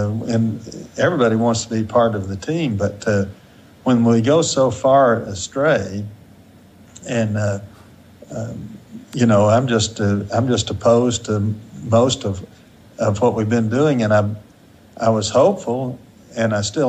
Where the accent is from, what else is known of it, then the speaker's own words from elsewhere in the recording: Knoxville, Tennessee, United States; I have 9 grandchildren all here in Knoxville, in my hometown.